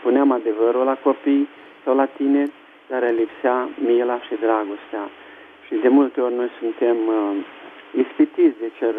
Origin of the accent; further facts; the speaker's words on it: Romania; also born or lived in United States; am crescut în România cu ajutorul Domnului